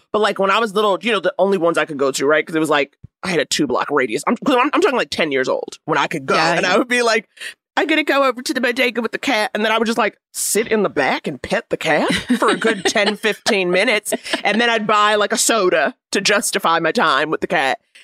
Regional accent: New York City, New York, United States; Missoula, I grew up in Harlem, New York.

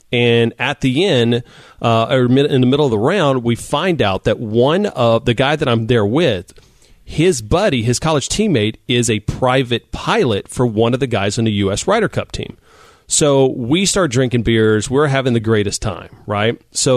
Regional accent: Texas, United States; I knew him in college and we grew up in Texas together.

